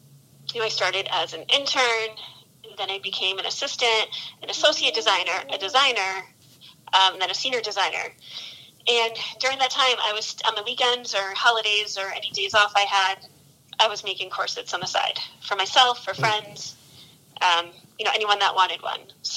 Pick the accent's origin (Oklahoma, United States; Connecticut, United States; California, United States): Connecticut, United States; Sure. So I am originally from Connecticut.